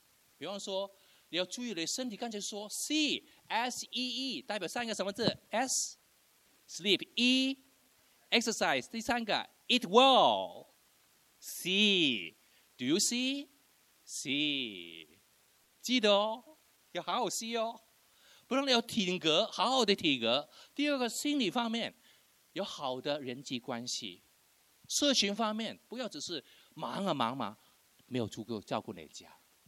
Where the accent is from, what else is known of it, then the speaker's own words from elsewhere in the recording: Hong Kong; 我是在香港出生长大的，我中学的时候接受神。我是一个教会中学里面读书的